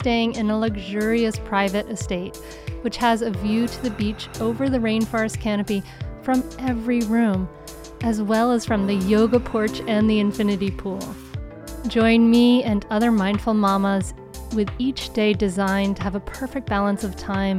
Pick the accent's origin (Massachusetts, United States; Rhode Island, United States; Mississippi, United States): Rhode Island, United States; especially the ocean is so soothing and healing for me because I grew up in Rhode Island near the ocean.